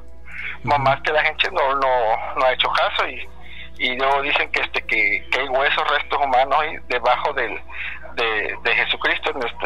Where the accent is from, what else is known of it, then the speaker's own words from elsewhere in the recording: Actopan, Veracruz, Mexico; de Actopan, Veracruz.